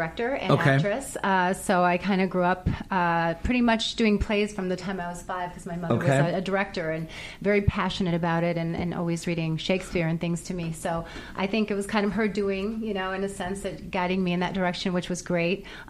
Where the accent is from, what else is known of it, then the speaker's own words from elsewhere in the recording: Romeo, Michigan, United States; A very small town called Romeo, about 40 miles north of Detroit.